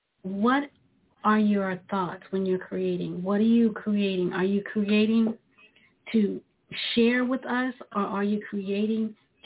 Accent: Brooklyn, New York, United States; Because I grew up in Brooklyn, New York. And the era that I grew up in New York, it was hard.

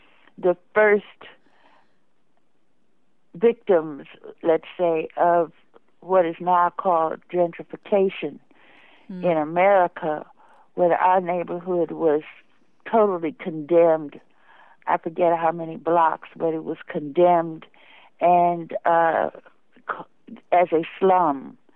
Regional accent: Chicago, Illinois, United States; born there; Well, our family is from Chicago. I was born in Chicago as well as my sister, and our parents were Chicagoans

